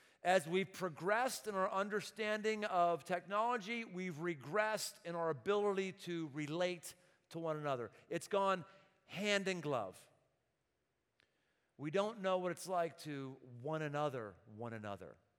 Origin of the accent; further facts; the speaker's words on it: Murrysville, Pennsylvania, United States; I grew up on Evergreen Drive in Murraysville up till 6th grade